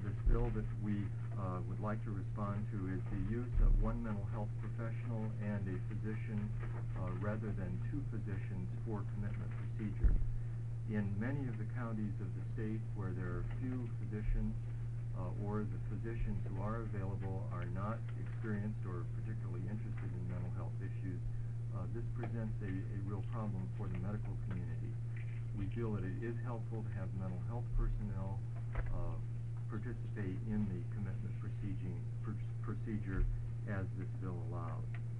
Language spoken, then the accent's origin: English; Portland, Oregon, United States; From Portland.